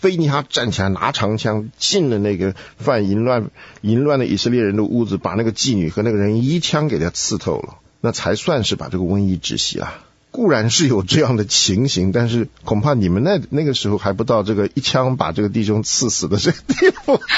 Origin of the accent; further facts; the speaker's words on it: United States; 至少这是我们在美国长大的这些人了